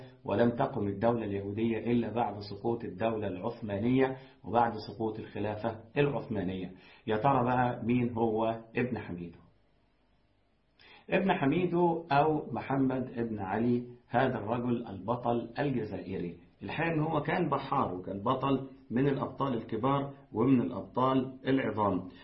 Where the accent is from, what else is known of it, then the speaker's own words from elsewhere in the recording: Egypt; إحنا كمصريين دايما بنقول إيه؟ بنقول الرئيس.